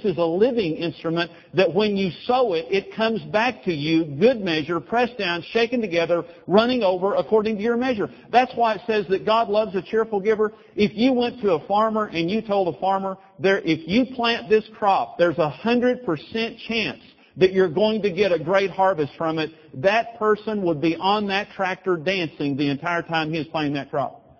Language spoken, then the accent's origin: English; Amarillo, Texas, United States; Every farmer, because I'm from Amarillo, we have a lot of farmers up there.